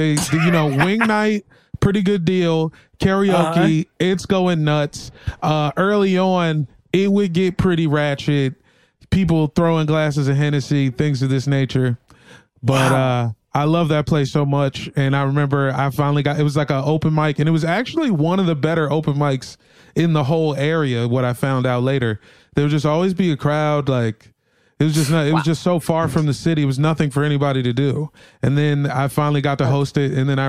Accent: Arlington, Virginia, United States; also born or lived in Woodbridge; I'm from Northern Virginia

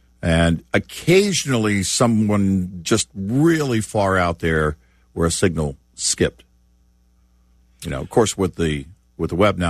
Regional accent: Texas, United States; growing up in Texas. But that was a regular thing if we were, because my dad liked to travel, drive at night. You know, we lived in South Texas. All of our relatives lived in North Texas.

